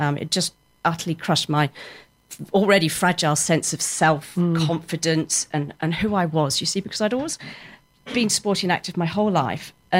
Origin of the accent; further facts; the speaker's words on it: Winchester, South East England, United Kingdom; I grew up in Winchester with my three brothers